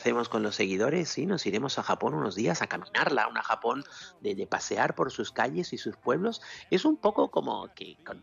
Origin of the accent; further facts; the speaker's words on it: Spain; y yo como español adoro a México y a los mexicanos.